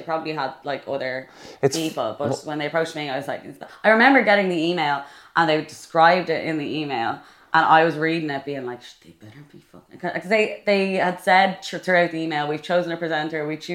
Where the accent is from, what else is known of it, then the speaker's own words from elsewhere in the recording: Dublin, Leinster, Ireland; I'm from Dublin.